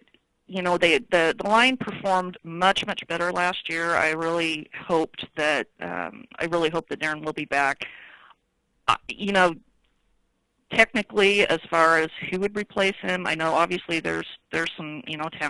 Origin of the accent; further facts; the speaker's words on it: Idaho, United States; I grew up in Southern Idaho, but I went to University of Nevada. That's where I graduated from.